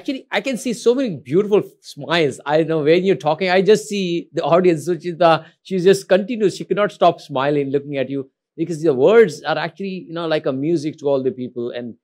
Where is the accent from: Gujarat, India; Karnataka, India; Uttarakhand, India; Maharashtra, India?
Gujarat, India; Adipur; first language Gujarati; English is a second language; hu pad Gujarati chu, born and brought up in Adipur Kutch, Gujarat.